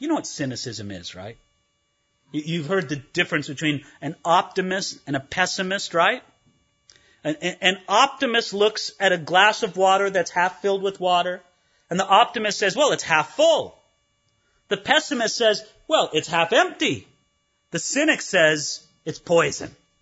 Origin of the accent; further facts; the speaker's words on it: California, United States; Now, when I grew up in California, I knew what a hedge was.